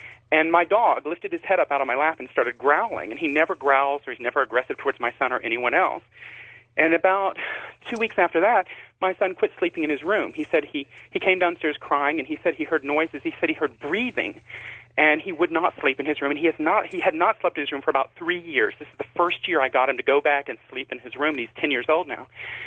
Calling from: Texas, United States; I'm calling from West Texas. Thank you for taking my call.

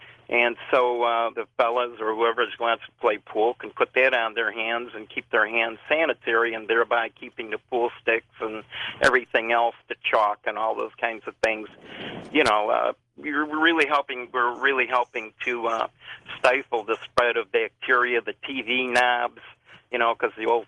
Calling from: Chicago, Illinois, United States; Phoning from Chicago.

